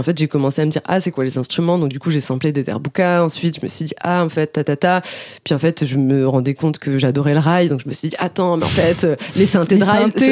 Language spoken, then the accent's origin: French; France; born there; je suis née en France et j'avais mes grands-parents qui habitaient en France. Donc en fait, j'avais le côté marocain que je côtoyais régulièrement.